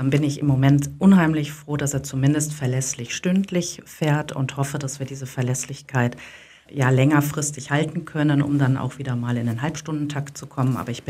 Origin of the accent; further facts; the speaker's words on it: Kerken, North Rhine-Westphalia, Germany; Ich bin sogar ein Kind der Gemeinde Kerken. Ich habe dort meine Ausbildung gemacht und kenne die ursprünglichen Verwaltungsabläufe von Kerken